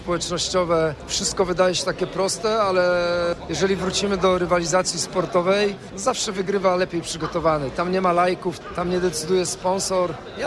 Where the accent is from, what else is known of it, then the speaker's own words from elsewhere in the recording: Greater Poland Voivodeship, Poland; jestem wielkopolaninem